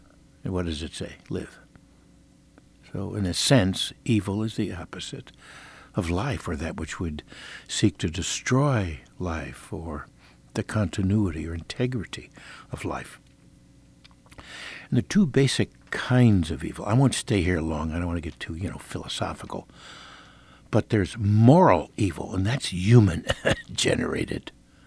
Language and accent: English; Midwest, United States; I mean, I love the United States. But I guess I'm a Midwesterner, so I'm glad to be back.